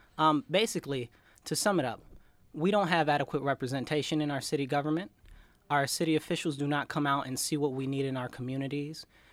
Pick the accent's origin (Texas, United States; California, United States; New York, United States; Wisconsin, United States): New York, United States; He's all about himself, but he's always, being a New Yorker, we already knew that.